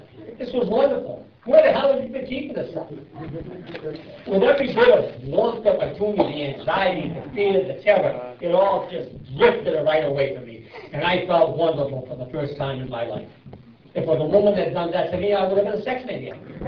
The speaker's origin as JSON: {"language": "English", "town": "Concord", "region": "New Hampshire", "country": "United States", "tie": "born or raised there", "said": "I was brought up in New Hampshire, up in Concord, Claremont, up above there. Ultimately, I moved down to Watertown."}